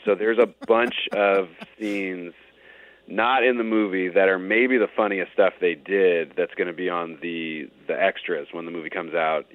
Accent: Berkeley, California, United States; Well, we grew up in the Bay Area in Berkeley.

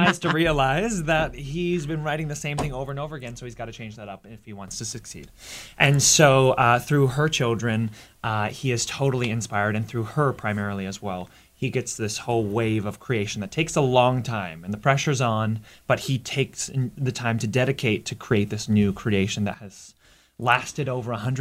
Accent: Newfoundland and Labrador, Canada; and I'm actually from Newfoundland, which is like a random other tidbit.

